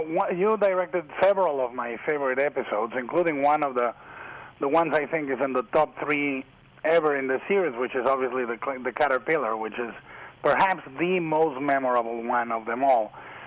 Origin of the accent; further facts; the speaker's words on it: Guadalajara, Jalisco, Mexico; born there; English is a second language; Well, I was born in Guadalajara, Mexico, central Mexico